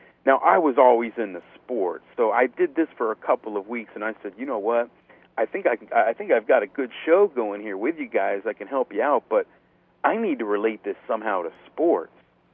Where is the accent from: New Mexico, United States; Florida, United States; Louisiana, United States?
Florida, United States; Miami; Well, I've actually lived here in Miami my entire life.